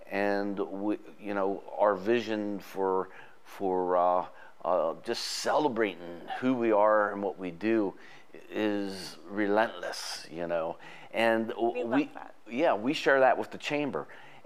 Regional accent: McSherrystown, Pennsylvania, United States; I grew up in McSherrystown, you know, so am I more of a Hanoverian or a Gettysburgian or a McSherrystownian?

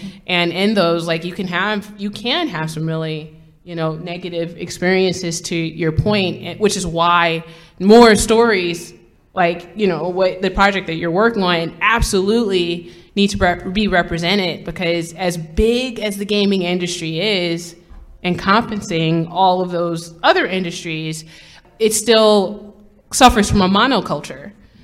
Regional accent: United States; a group of people that I, as an American, am not exposed to every day

